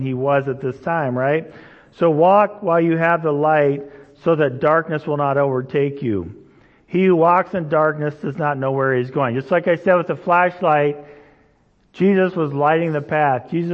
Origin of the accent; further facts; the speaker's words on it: Indonesia; So I grew up in Indonesia, right? And so when I grew up in Indonesia, there was lots of creepy crawlers around.